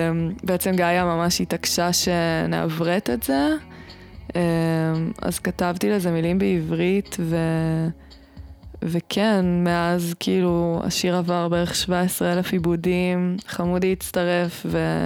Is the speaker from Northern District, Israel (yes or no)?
yes; Northern District, Israel; ואני גדלתי בקיבוץ ליד בית שען